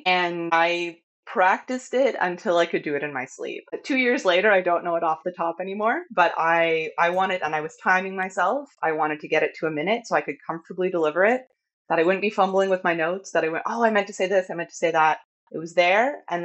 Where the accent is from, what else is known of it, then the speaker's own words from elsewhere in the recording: Toronto, Ontario, Canada; I'm from Toronto. I live in Toronto.